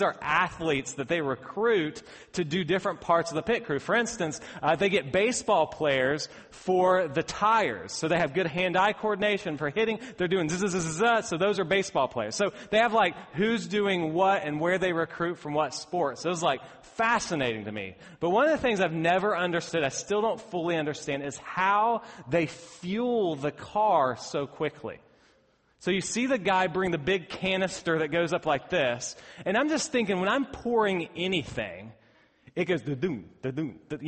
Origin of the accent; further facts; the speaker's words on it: Bristol, United States; I grew up in Bristol, and Bristol has a speedway